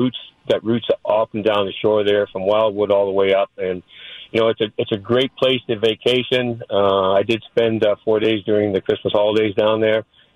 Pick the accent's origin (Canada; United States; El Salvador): Canada; because I'm from Canada, so I'm into the lakes, not really into the oceans.